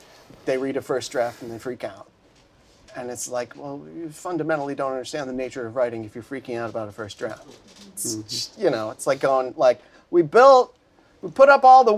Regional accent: Buffalo, New York, United States; now in Los Angeles, United States; Shoveling snow, probably, because I would have had to, I'm from Buffalo, I would have had to move back.

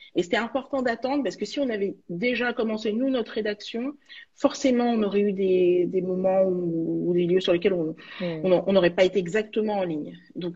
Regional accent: Villetaneuse, Île-de-France, France; also born or lived in Saint-Ouen; Bon, moi je suis issue d'une famille populaire. J'ai grandi à Villetaneuse et puis à Saint-Ouen.

